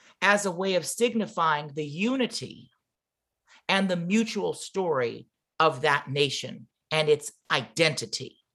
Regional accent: Santa Monica, California, United States; But when I was growing up in the late 80s and early 90s, and I said, I'm from Santa Monica, folks would be confused

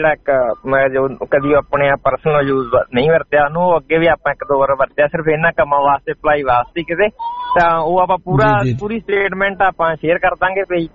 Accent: Tarn Taran, Punjab, India; ਮੈਂ ਤਰਨ ਤਾਰਨ ਤੋਂ ਹਾਂ ਤੇ ਮੈਂ ਇੱਥੇ ਜਦੋਂ ਕਲੇਟਰਨ 2007 ਚ ਆਇਆ ਸੀਗਾ

